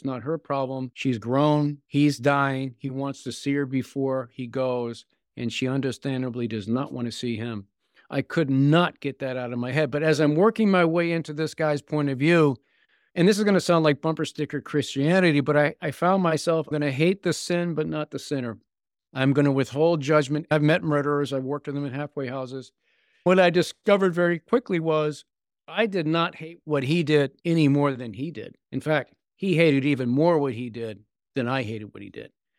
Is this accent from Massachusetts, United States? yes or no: yes; Massachusetts, United States; especially the Milltown area where I grew up on the Massachusetts-New Hampshire border, until I wrote directly about it in my memoir, Townie.